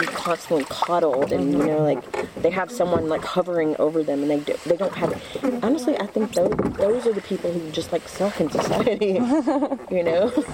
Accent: Mount Pleasant, Texas, United States; Mount Pleasant, Texas. It's nowhere.

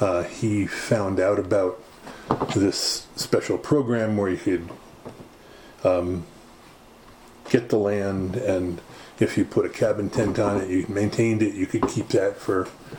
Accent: Denver, Colorado, United States; born there; I was born in Denver, Colorado, St. Luke's Hospital, delivered by Dr. Faust. In 1952, March 31st.

